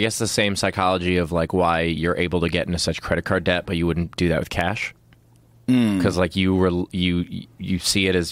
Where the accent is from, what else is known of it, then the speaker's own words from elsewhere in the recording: Queens, New York, United States; So I grew up in Queens, New York, and I was a big fan of old school hip hop.